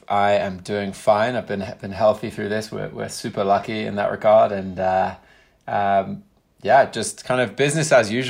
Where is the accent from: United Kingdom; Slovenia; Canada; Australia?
United Kingdom; moved away as an adult; now in United States; So I was born here in the States briefly lived in Brooklyn, but spent the majority of my life in the UK through the end of college.